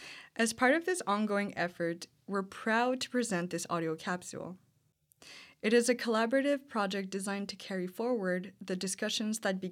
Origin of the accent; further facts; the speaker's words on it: Salluit, Quebec, Canada; I'm from Saluit, though I'm affiliated to Kojo-Arabic. I'm a PhD student in Inuit oral history in the individualized program at Concordia University.